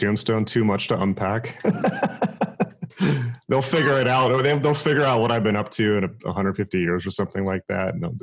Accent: San Diego, California, United States; So I grew up in San Diego. I'm from Southern California. I was educated in the Bay Area and in London.

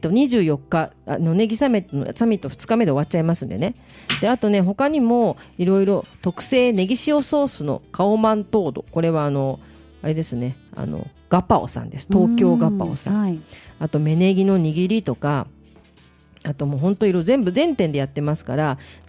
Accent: Tokiwadaira, Chiba, Japan; 常盤平で育ったんですけどもね、

